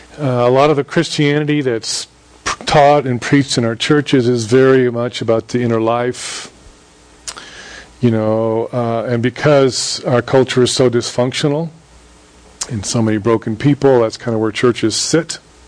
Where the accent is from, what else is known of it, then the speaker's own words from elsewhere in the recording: Houston, Texas, United States; And I grew up in Houston, and we would drive to Guatemala. It's a four-day drive. Long, long drive. We were raised bilingual, bicultural. I've spoken Spanish, you know, since forever.